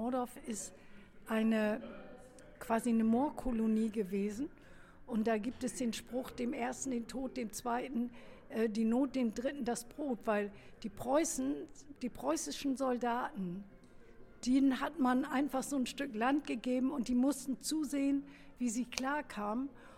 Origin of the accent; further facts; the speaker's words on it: Wilhelmshaven, Lower Saxony, Germany; born there; now in East Frisia, Germany; Ich bin eine sogenannte Beute-Ostfriesin. Ich bin nämlich in Wilhelmshaven geboren und da wohnen die Friesen und bin dann Anfang der 70er Jahre hierher gekommen.